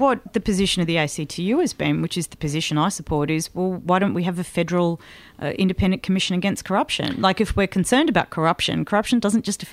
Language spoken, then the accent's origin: English; Wollongong, New South Wales, Australia; I can tell you this, I'm from Wollongong